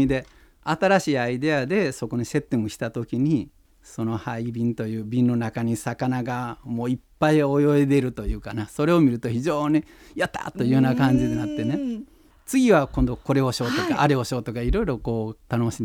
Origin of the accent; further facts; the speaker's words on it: Katsuura, Tokushima, Japan; 私は徳島県勝浦町生稲村の生まれということです。私はまあ田舎で育ったわけですけど、はい、まあ、親が戦後徳島に帰って生まれたわけで、その意味ではまさに団塊の世代の子ではあるんですけどね。田舎育ちですから、